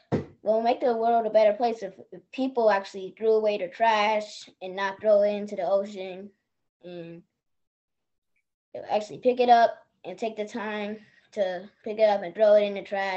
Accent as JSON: {"language": "English", "town": "New Orleans", "region": "Louisiana", "country": "United States", "said": "I am from New Orleans, Louisiana. I moved here 5 months ago, I think. And I am 9 years old. I was born in October 13th, 2013."}